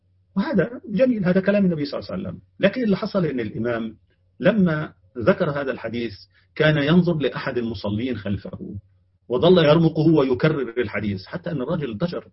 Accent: Egypt; عندنا كمصريين

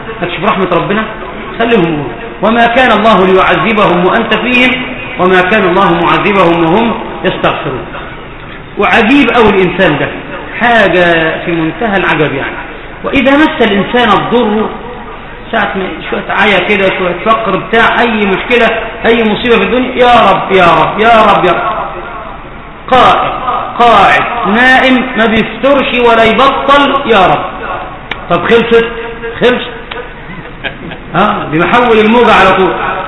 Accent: Cairo, Cairo Governorate, Egypt; العجوزة دي عندنا في القاهرة

